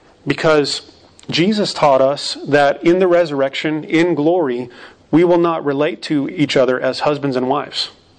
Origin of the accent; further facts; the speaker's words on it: Arizona, United States; When I was growing up, I was a part of two churches during the time that I was growing up in Arizona.